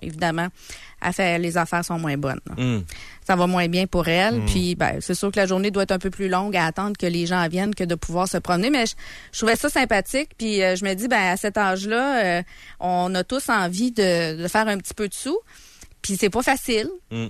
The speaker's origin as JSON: {"language": "French", "town": "Neuville", "region": "Quebec", "country": "Canada", "tie": "born or raised there", "said": "Il y avait un petit marchand de légumes en avant de chez moi à Neuville"}